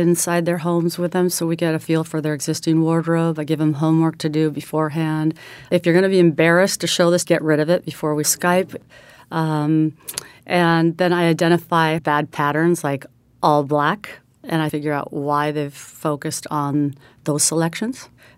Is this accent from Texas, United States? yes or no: no; Colorado, United States; How can I kind of fit in? Because I'm coming from Colorado.